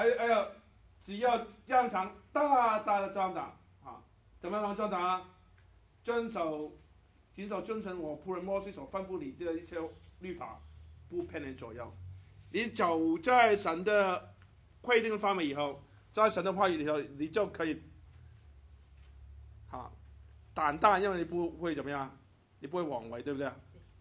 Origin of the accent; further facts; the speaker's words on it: Guangdong, China; 我广东人讲一句，我们广东人有对于打麻将，我们中国人很喜欢打麻将的